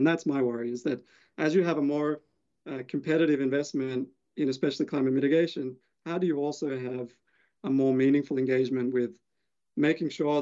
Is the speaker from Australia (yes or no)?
yes; Australia; now in United States; I'm an Australian, right? I'm actually not from this country, and my background is more in international climate policy.